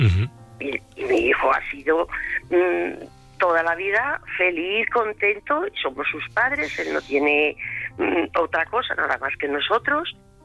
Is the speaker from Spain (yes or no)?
yes; Zaragoza, Aragon, Spain; Soy de Zaragoza